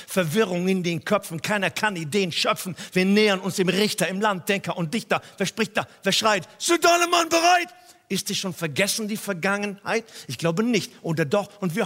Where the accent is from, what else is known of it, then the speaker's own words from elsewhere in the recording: Cologne, North Rhine-Westphalia, Germany; Da, wo ich herkomme, in Köln